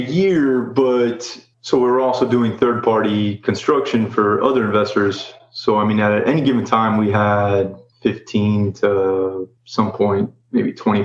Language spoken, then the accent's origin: English; Florida, United States; I am originally from South Florida and studied to be an electrical engineer.